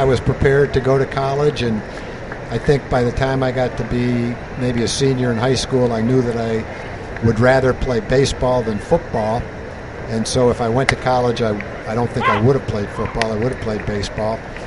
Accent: Massachusetts, United States; I was a Yankee fan growing up in Massachusetts

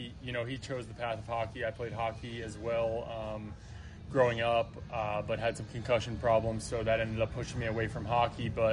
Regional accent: Langhorne, Pennsylvania, United States; I'm from Langhorne, Pennsylvania. Grew up in with three siblings, an older brother, younger sister, and a younger brother.

